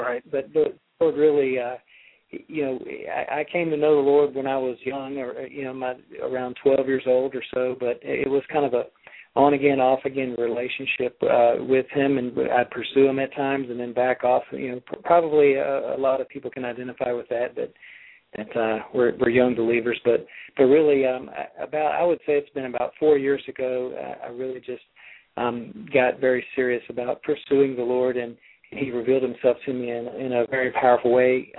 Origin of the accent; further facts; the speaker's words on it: North Carolina, United States; I was born and raised in the Raleigh-Durham area